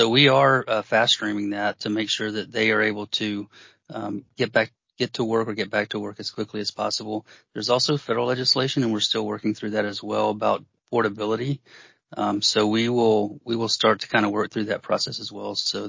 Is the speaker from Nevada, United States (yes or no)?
no; Florida, United States; I was born and raised in Florida and attended the University of Alabama